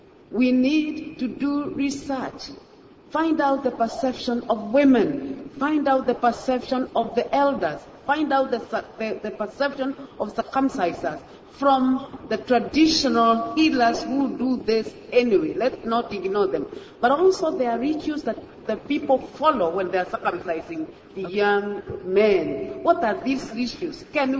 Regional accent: Nairobi, Kenya; from Kenya, Nairobi.

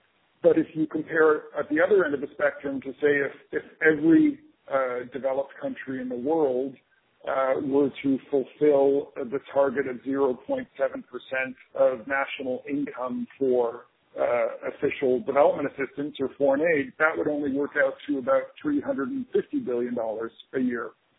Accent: Canada; I'm Canadian, so I come from that part of the world at a personal level.

